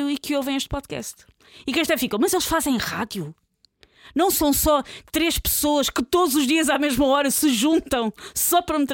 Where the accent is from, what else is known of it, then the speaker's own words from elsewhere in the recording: Lisbon, Portugal; o nosso sotaque, de pessoas que foram nascidas e criadas aqui na Grande Lisboa